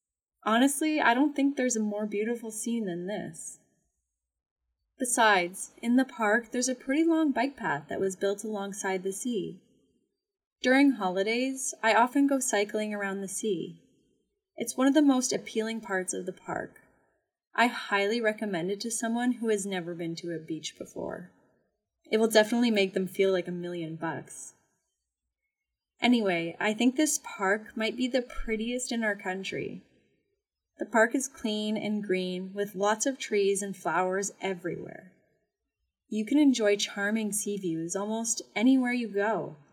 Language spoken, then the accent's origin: English; Weihai, Shandong, China; English is a second language; I'd like to talk about the seaside park in my hometown, Weihai. Many people think Weihai is one of the most beautiful and attractive cities in China.